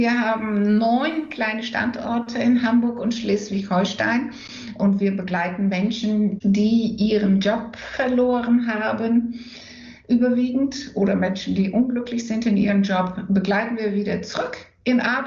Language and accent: German; Enschede, Overijssel, Netherlands; Wenn ich sage, ich bin Niederländerin, dann ich bin auch tatsächlich Niederländerin, weil ich komme ja aus Enschede.